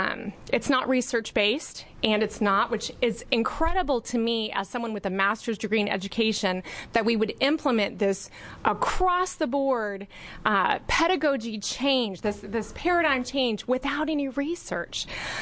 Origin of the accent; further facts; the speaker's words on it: Pendleton, Oregon, United States; I'm from Pendleton, Oregon.